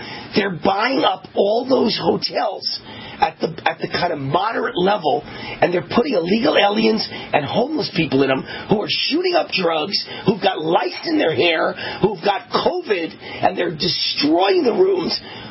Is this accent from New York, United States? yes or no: yes; New York, United States; and I'm from New York too, by the way